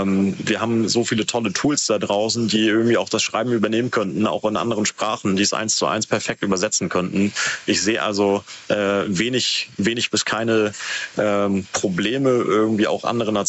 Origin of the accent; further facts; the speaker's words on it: Bad Segeberg, Schleswig-Holstein, Germany; ich komme aus Bad Segeberg, also total langweilig eigentlich, aber wenn ich ganz ehrlich bin, dann ist es so, dass mein Papa aus Pakistan kommt